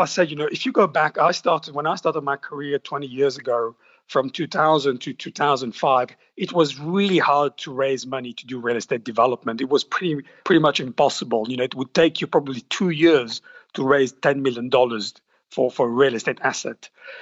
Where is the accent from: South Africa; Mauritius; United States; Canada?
Mauritius; I'm going to give you my hometown, for example, Mauritius.